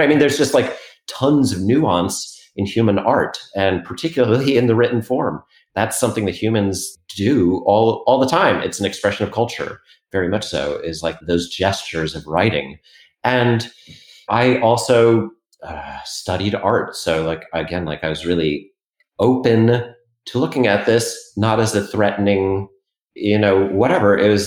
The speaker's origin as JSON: {"language": "English", "town": "New York City", "region": "New York", "country": "United States", "tie": "born or raised there", "said": "even though I grew up in New York City, I was, you know, I'd gone to the Cub Scouts."}